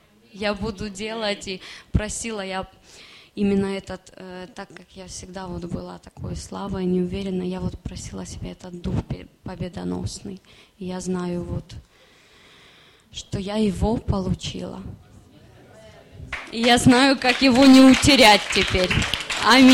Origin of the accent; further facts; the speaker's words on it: Ukraine; now in Spain; я тоже украинка, живу в Испании уже 3 года.